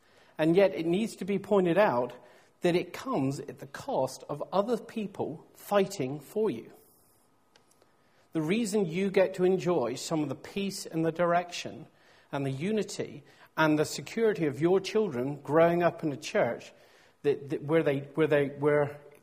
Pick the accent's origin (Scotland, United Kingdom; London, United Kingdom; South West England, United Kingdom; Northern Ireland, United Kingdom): South West England, United Kingdom; in my home country of Cornwall